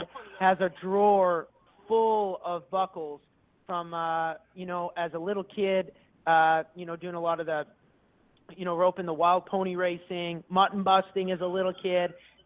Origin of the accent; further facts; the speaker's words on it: Canada; If I'm going to write a song about snow, well, it's because I'm Canadian and I know what it's all about.